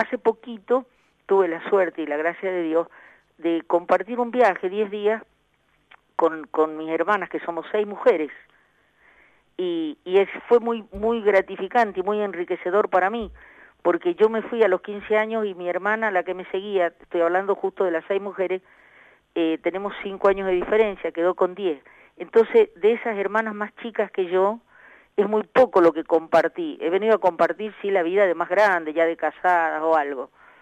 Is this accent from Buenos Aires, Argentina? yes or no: no; San Juan, Argentina; Sí, sí, soy sanjuanina.